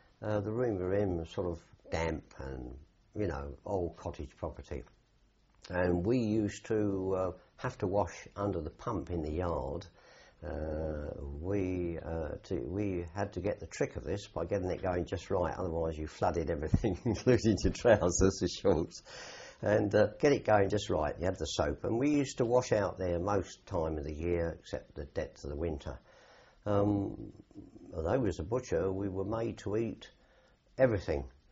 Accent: London, United Kingdom; I was brought up in North London. Well, my family lived in North London, although they originated in Hertfordshire.

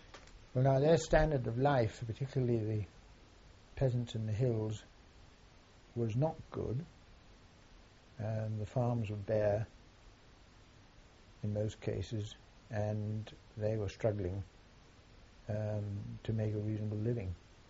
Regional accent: North East England, United Kingdom; And if we said we came from County Durham, they obviously can't come from England.

